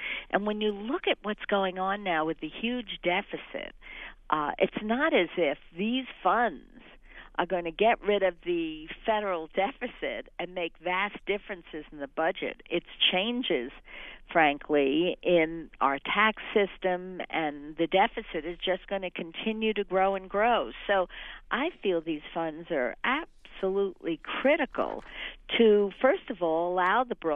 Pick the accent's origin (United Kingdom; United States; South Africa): United States; Bronx, New York; I grew up in the Bronx.